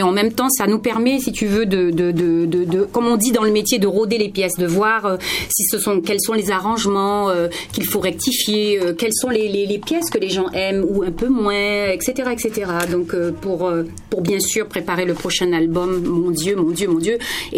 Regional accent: Senegal; born there; also born or lived in France / Martinique / Guadeloupe; Je suis née au Sénégal. Mon père est sénégalais et ma mère est de la Guadeloupe. J'ai vécu dans pas mal d'endroits, quand même, en France. J'ai vécu, en Martinique, en Guadeloupe

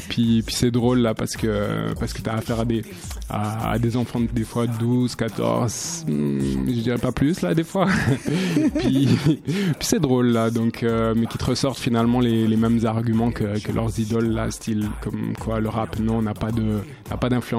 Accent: Brussels, Belgium; Je ne suis pas d'ici, ouais, je pense que ça s'entend dans l'accent. Là. Donc, moi j'ai grandi à Bruxelles

